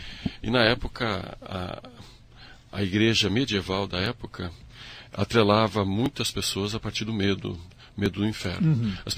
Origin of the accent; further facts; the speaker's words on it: Paraná, Brazil; eu sou paranaense, mas de coração eu sou gaúcho.